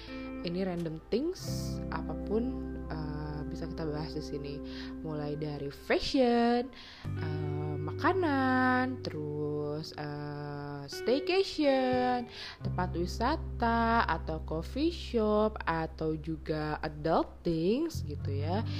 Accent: Bogor, West Java, Indonesia; radio Lesmana FM di Bogor, karena gue orang Bogor.

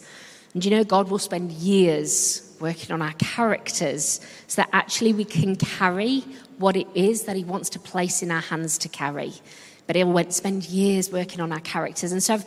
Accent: Yorkshire and the Humber, United Kingdom; accent: Yorkshire; Well, I don't apologise for my accent. I'm actually really proud to be from Yorkshire.

